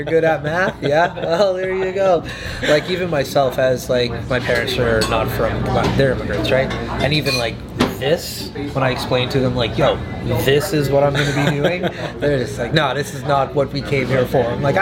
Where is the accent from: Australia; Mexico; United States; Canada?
Canada; Fort McMurray, Alberta; I'm from Fort McMurray